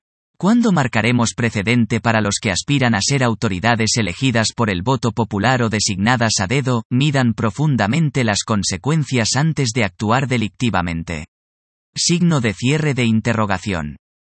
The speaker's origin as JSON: {"language": "Spanish", "country": "Peru", "said": "Como sociedad peruana ya quisiéramos ser el fin supremo de la dignidad y el trabajo rentable para todos"}